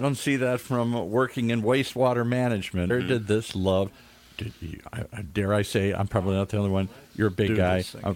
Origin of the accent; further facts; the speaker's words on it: Midwest, United States; I grew up in the Midwest. It's a badge of honor if you can barbecue.